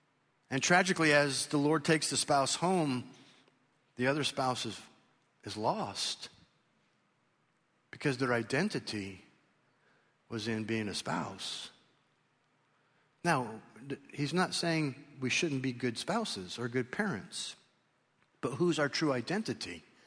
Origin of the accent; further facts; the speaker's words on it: United States; I'm an American.